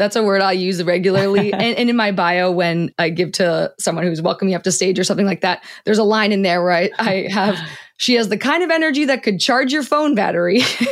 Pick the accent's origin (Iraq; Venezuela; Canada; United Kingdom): Canada; Toronto, Ontario; now in Seattle, United States; I'm based in Seattle, Washington, though I'm from Toronto, Canada.